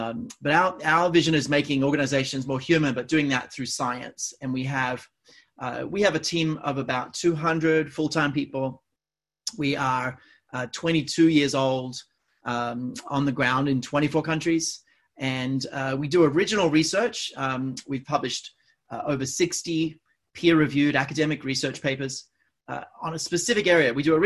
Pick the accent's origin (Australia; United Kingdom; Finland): Australia; accent: Australian; now in New York City, United States; I'm originally Australian, that's my accent, European parents, live in North America, normally in New York City, right downtown, but I'm currently in the woods a few hours out of the city